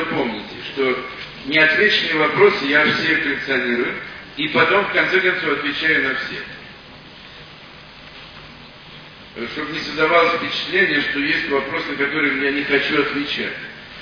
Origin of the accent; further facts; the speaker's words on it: Moscow, Russia; born there; Я хотя родился в Москве